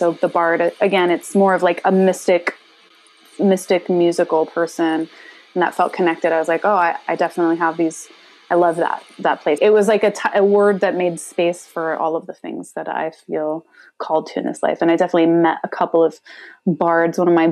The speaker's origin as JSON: {"language": "English", "town": "Phoenix", "region": "Arizona", "country": "United States", "tie": "born or raised there", "said": "I was telling you, ladies, I grew up in Phoenix, Arizona, which was pretty unforgiving most of the time"}